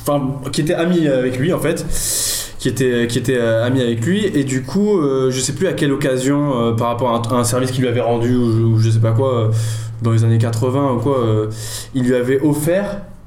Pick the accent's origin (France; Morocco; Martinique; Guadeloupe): Morocco; même moi quand j'y repense à mon enfance au Maroc et tout